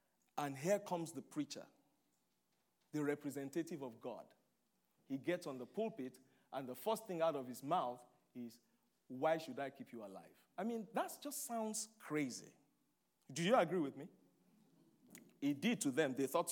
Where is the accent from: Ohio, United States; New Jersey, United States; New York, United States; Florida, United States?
Ohio, United States; I said, Lord, see, I came from Ohio. I'm in Louisville, Kentucky.